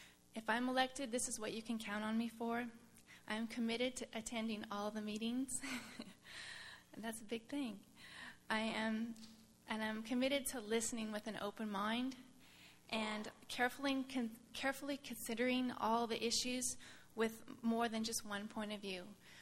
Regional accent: Santa Cruz, California, United States; now in Los Osos, United States; I've lived here about 15 years. I'm originally from Santa Cruz, and Santa Cruz was a wonderful place to grow up.

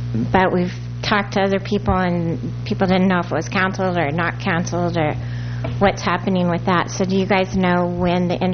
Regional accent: Morro Bay, California, United States; I'm from Java Street in Morro Bay, North Morro Bay.

